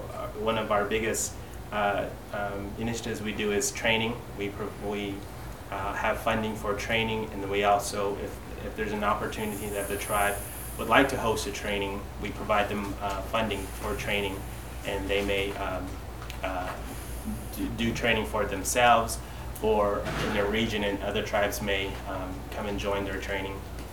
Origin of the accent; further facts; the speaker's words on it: Peru, New Mexico, United States; I'm Dene from Peru, New Mexico, the eastern part of the Navajo Reservation, just west of Albuquerque.